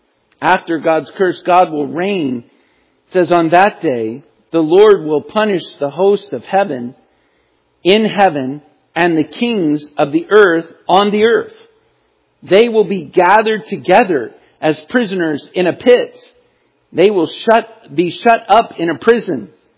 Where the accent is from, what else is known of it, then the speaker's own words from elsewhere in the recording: Virginia Beach, Virginia, United States; now in Georgia, United States; But I grew up in Virginia Beach. We used to get the real thing in Virginia Beach.